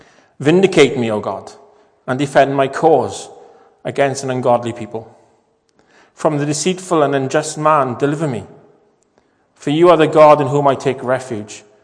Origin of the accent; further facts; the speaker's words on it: Llanlas, Wales, United Kingdom; I come from Llanlas